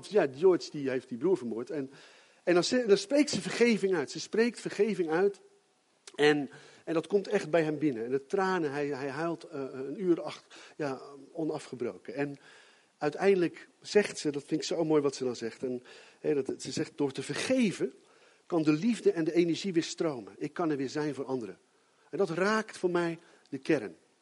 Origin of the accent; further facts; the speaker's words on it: Gouda, South Holland, Netherlands; in de stad waar ik vandaan kom, waar ik geboren ben, Gouda